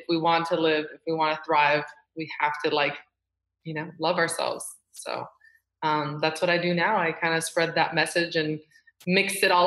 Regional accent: Miami, Florida, United States; I grew up in Miami and it'd be like, everyone had this beautiful skin and we'd be at the beach

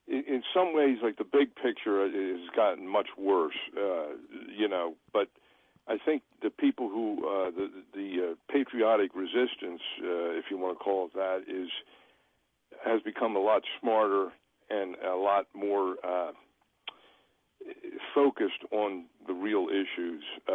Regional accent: Pennsylvania, United States; like, I was raised 40 miles outside of Philadelphia, and I think I remember the first time I ever actually saw a black person.

